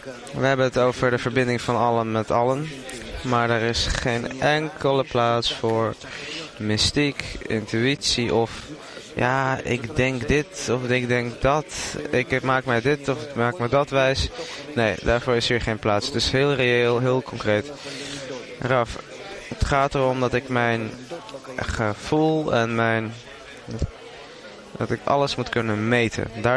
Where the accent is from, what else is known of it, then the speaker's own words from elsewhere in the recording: Israel; Goeiedag, ik kom ook uit Israël en ik ben hier ook voor het eerst.